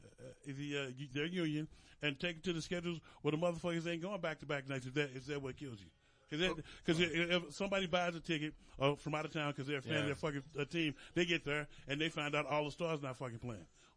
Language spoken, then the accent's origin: English; St. Louis, Missouri, United States; We grew up in St. Louis.